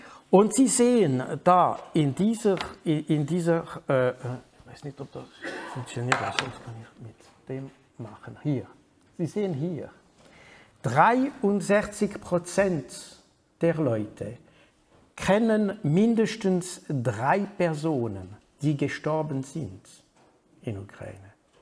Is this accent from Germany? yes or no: no; Switzerland; ich bin Schweizer, ich habe den Privileg, nicht in der Krise zu sein